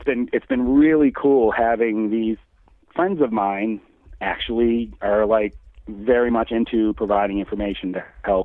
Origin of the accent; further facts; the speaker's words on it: Maine, United States; the actual, the primary campus of the University of Maine is located here in my hometown.